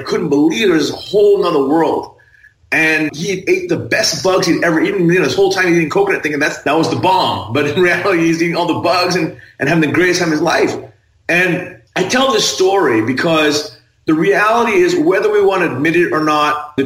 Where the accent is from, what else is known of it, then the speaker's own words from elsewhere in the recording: Thailand; I was raised in Thailand, and I, as a child, I lived in a very comfortable upbringing.